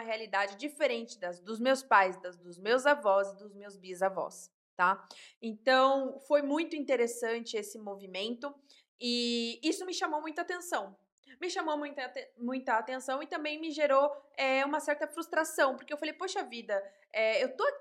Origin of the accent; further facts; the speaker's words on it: Peruíbe, São Paulo, Brazil; born there; Porque eu sou caiçara, tá? Eu nasci em Peruíbe, talvez você nem conheça essa cidade, tá bom? Então, assim, eu nasci numa cidade muito pequena. Eu nasci numa cidade onde as pessoas nascem e morrem nessa cidade.